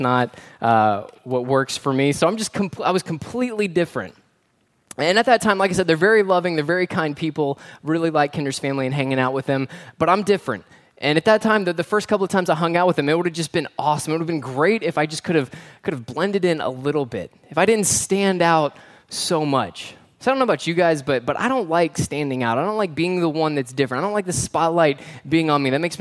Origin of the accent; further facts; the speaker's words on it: Fort Lauderdale, Florida, United States; But I'm from South Florida, where it's, like, all city. So I'm from outside of a town called Fort Lauderdale. So it's near the beach.